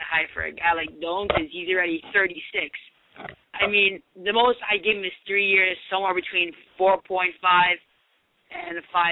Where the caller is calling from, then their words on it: Queens, New York, United States; I'm calling from Fresh Meadows, Queens, New York.